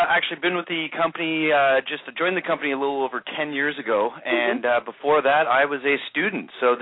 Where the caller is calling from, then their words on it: Vancouver, British Columbia, Canada; I am calling in from beautiful Vancouver, British Columbia on the west coast of Canada.